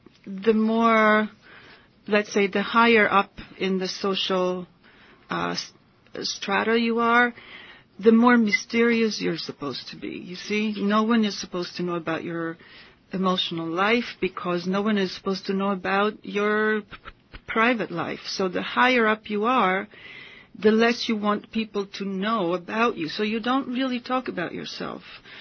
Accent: Italy; I grew up in Europe, as you know, in Italy, and all throughout my youth

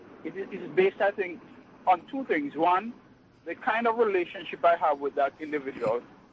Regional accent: Brooklyn, New York, United States; I'm from Brooklyn.

